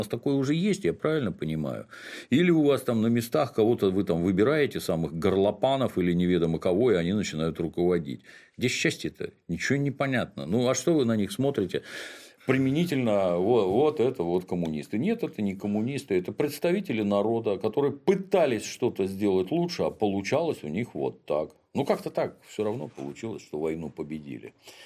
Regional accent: Ukraine; если я украинец, у меня жена украинка, и дети у меня украинцы, и дома мы разговариваем на украинском языке

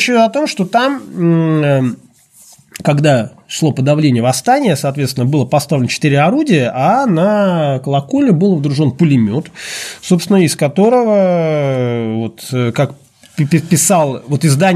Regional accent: Saint Petersburg, Russia; я из Петербурга.

